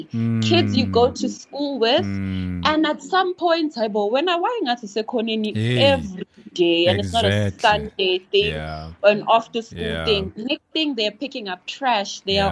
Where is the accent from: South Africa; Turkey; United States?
South Africa; Soweto, Gauteng; So growing up in Soweto, I really grew up with one big family.